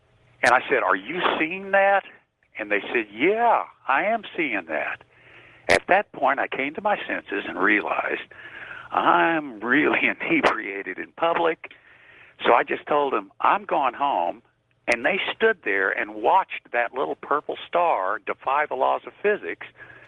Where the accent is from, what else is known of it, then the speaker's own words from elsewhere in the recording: Tulsa, Oklahoma, United States; I'm from Tulsa.